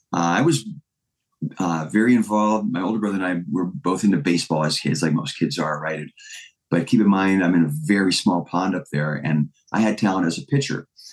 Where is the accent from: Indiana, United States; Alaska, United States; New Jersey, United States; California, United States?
Alaska, United States; Fairbanks; I was born in Fairbanks, Alaska, and the thriving musical metropolis, as it's well known for, not.